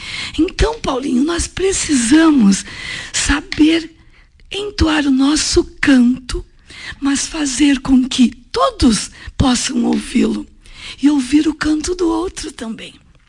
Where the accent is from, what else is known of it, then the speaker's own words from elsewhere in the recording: Salto do Jacuí, Rio Grande do Sul, Brazil; uma feira lá de Salto do Jacuí, minha terra, que também morei lá